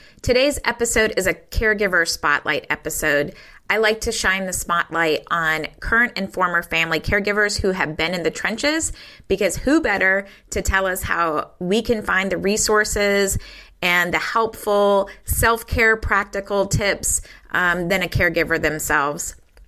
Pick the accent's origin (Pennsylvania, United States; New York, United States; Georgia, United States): Georgia, United States; I'm from Georgia. We have a dreary cold day today.